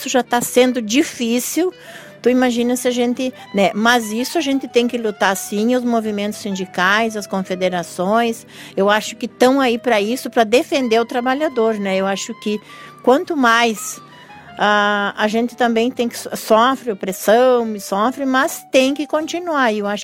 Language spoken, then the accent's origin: Portuguese; Brazil; mas eu acho que nada nos não motiva para também comemorar que a gente é brasileiro, né?